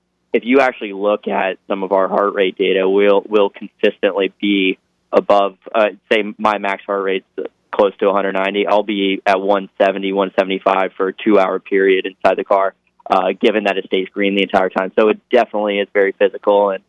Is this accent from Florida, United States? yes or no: yes; Jupiter, Florida, United States; You know, I'm a Florida native, right? I'm born and raised in Jupiter, Florida, and I still live there.